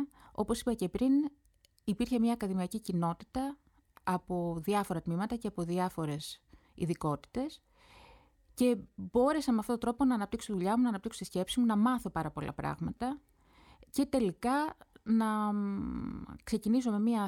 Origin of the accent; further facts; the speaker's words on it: Orchomenos, Central Greece, Greece; εγώ μεγάλωσα στον Ορχομενό Βιωτίας, σε μια εποχή στη δεκαετία του 80 που φυσικά ήταν πριν από το ίντερνετ.